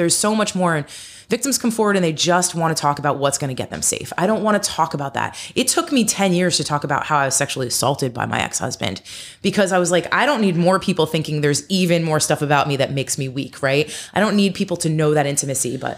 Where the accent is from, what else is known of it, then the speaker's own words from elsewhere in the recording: Ireland; Talk about me being Irish.